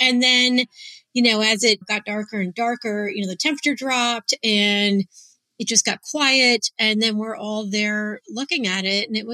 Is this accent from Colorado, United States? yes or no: no; Ohio, United States; I grew up in Ohio near Cleveland, and my brother still lives there.